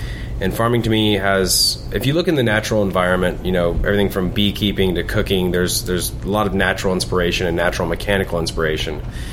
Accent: Texas, United States; And I grew up in Texas, went to college in Oklahoma, so it's just something that's always been around me.

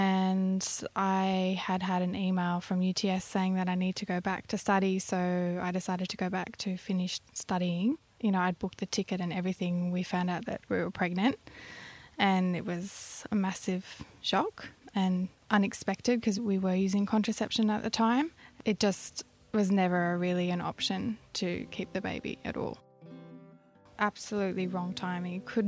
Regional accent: Australia; once I got back to Australia, my hometown at my parents' place, trying to go back to Sydney

